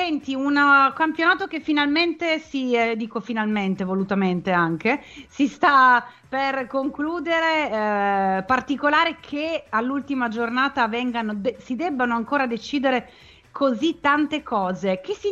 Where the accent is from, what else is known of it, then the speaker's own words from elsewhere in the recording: Genoa, Liguria, Italy; vengo da Genova.